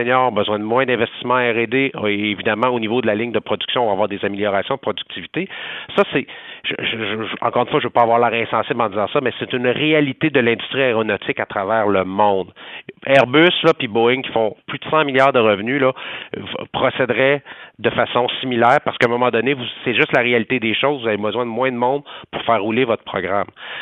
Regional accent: Quebec, Canada; On est des Québécois, on vit ici, là, nous aussi.

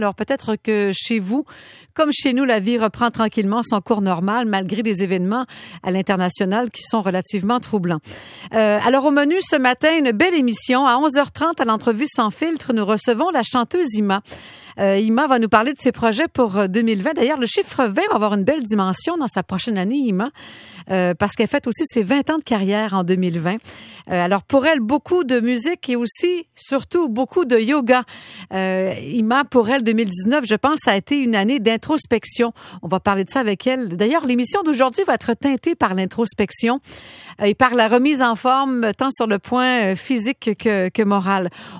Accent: Quebec, Canada; qui est la référence en remise en forme chez nous au Québec

